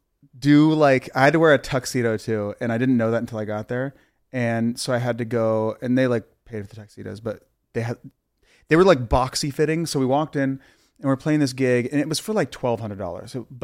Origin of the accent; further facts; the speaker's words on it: Columbus, Ohio, United States; I'm from Ohio. Like mm-hmm. people from Columbus, Ohio don't, mm-hmm. they don't do that.